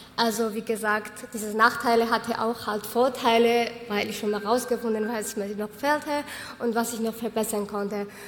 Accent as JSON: {"language": "German", "country": "Georgia", "second_language": "German", "lives_now": "Hamburg, Germany", "said": "Also ich studiere Jura an der Uni Hamburg, habe ich 2018 angefangen und ich komme aus Georgien und bin seit 4 Jahren hier in Hamburg, in Deutschland allgemein."}